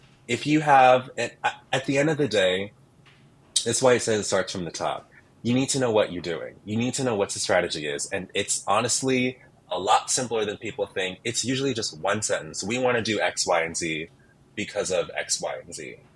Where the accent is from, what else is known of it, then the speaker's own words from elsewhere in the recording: Chicago, Illinois, United States; because she is from Chicago and I was from Chicago.